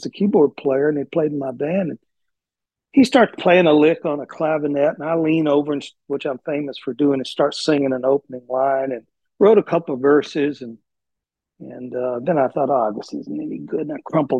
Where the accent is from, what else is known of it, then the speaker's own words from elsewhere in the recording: Texas, United States; And then being raised first part of my life in Texas, I'm from Texas. So there's that country Southern root in me.